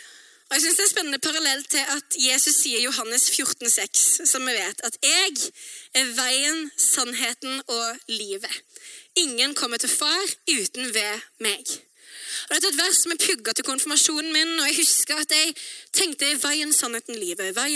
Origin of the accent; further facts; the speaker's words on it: Sauda, Rogaland, Norway; så vokste jeg opp I Sauda på Vestlandet I Rogaland. Og mamma og pappa begge to fra Østlandet